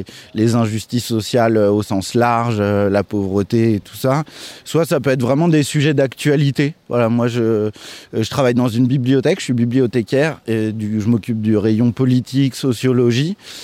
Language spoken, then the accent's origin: French; Paris, Île-de-France, France; parce que je suis parisien